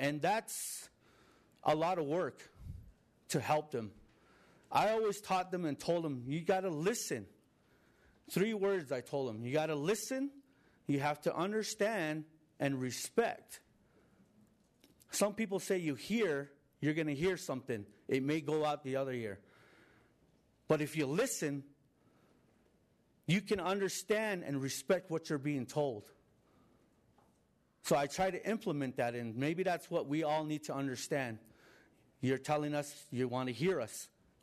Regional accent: Navajo Nation, United States; I am Navajo Dene, and I come from the Navajo Nation.

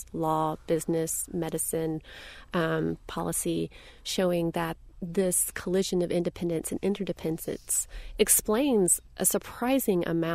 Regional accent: Tennessee, United States; moved away as an adult; also born or lived in Connecticut; Yeah, I mean, and I grew up in Tennessee, hence the pronunciation … where people tend to use their very interdependent sides. And then I moved up to Connecticut to go to Yale as an undergraduate.

